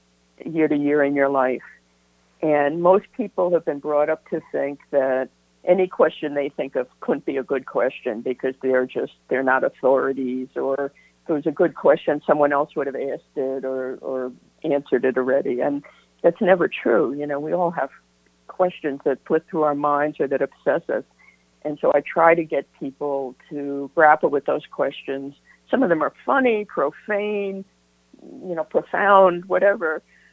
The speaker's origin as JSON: {"language": "English", "region": "New York", "country": "United States", "tie": "born or raised there", "said": "I think it does go back to growing up in the Catskills, because things were just all larger than life, and the craziest stuff went on."}